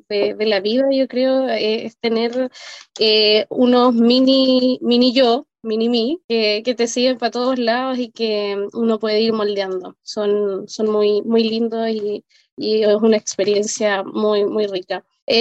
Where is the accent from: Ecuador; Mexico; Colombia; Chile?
Chile; al final del día somos todos chilenos